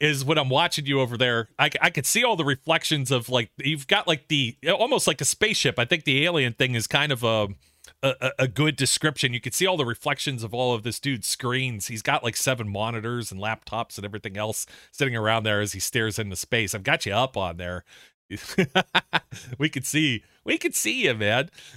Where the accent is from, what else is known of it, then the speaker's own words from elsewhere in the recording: Youngstown, Ohio, United States; My hometown of Youngstown, Ohio, for example, in Northeast Ohio, is typically a Browns region